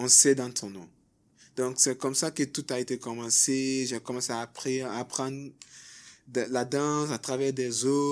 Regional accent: Kindia, Guinea; Oui, c'est Kindia, mon village natal.

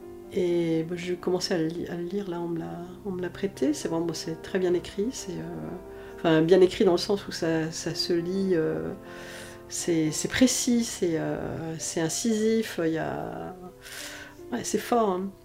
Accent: Grand Est, France; moi je suis alsacienne

